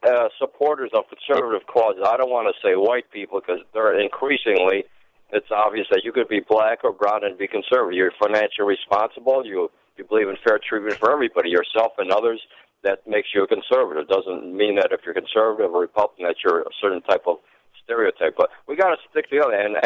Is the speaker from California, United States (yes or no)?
no; Brooklyn, New York, United States; also born or lived in Chicago; I was brought up as a kid in the 50s. I grew up as a little kid in Brooklyn, New York. I grew up in Chicago.